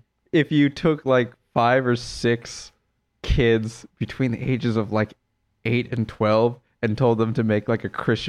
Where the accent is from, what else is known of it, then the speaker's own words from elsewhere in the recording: Marathon, Wisconsin, United States; Like for us in Marathon, what I remember is that like we're in like, you know, north central Wisconsin